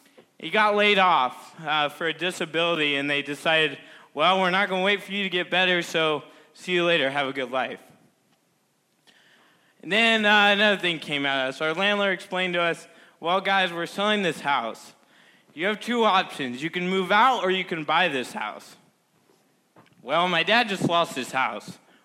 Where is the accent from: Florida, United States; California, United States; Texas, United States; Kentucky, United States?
California, United States; Irvine; born there; So I was born in Irvine, California. Who knows where that is?